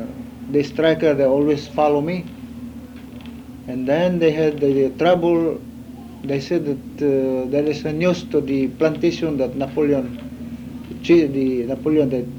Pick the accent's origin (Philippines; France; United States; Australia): Philippines; Because we are only Filipino strike at the time, no other nationalities.